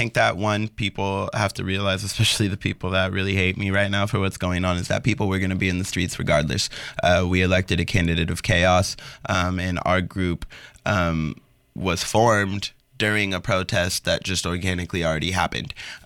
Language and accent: English; Portland, Oregon, United States; I graduated from Oregon State. I grew up here in Portland.